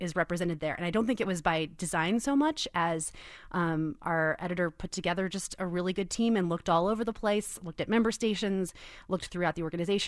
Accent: Kansas City, Missouri, United States; Yes, I grew up conservative Christian in Kansas City, Missouri. Went to a Christian school.

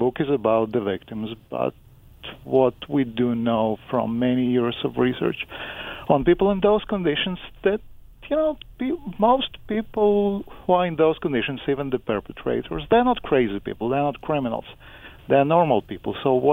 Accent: Israel; also born or lived in Eastern Europe; I'm Jewish. I was born in Eastern Europe. Some of my grandparents were Holocaust survivors. I grew up in Israel, where there was also a lot of political violence.

